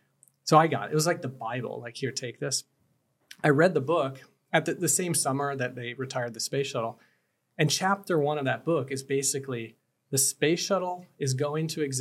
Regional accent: Tarpon Springs, Florida, United States; So I grew up in Tarpon Springs.

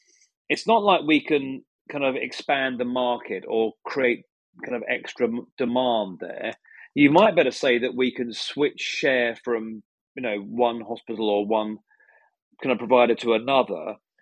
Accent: Brooklyn, New York, United States; accent: Brooklyn; My accent kind of gives away where I come from. Brooklyn, of course.

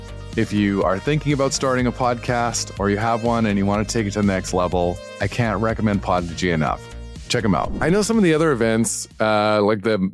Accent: Western Canada, Canada; it was always insane to me growing up in Western Canada that I could fly to London, England for the same price as it would be for me to take a trip to Quebec.

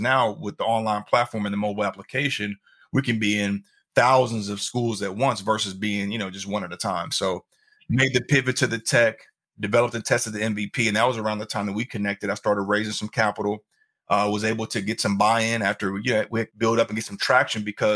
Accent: Kansas City, Missouri, United States; ironically enough, Walt Disney is from my hometown of Kansas City.

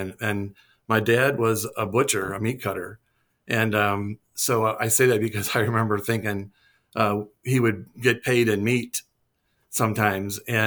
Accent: St. Louis, Missouri, United States; I grew up here in St. Louis. My parents were from here.

